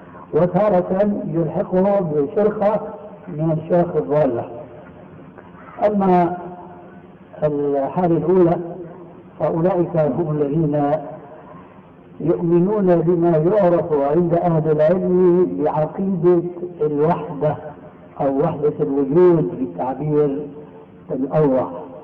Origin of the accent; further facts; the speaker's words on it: Syria; تلقفها بعض العامة عندنا في سوريا